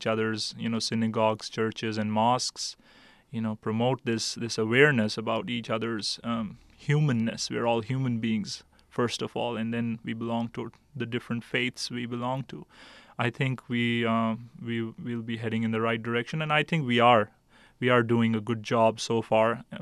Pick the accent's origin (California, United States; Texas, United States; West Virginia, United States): West Virginia, United States; Morgantown; It's a student community, and that's where I grew up in Morgantown.